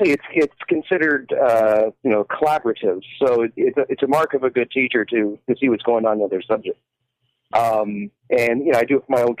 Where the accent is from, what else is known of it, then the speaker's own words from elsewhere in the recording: Canada; now in United States; Well, I'm originally from Canada, so I would have had to stay there an extra 2 years because they had the grade 13 at that point